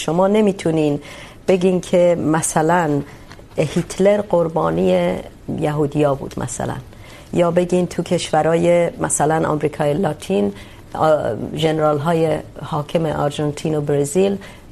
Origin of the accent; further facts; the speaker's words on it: Kurdistan, Iran; آقای محترم من تو کردستان به دنیا آمدم، به اجازه بدین بزرگ شدم.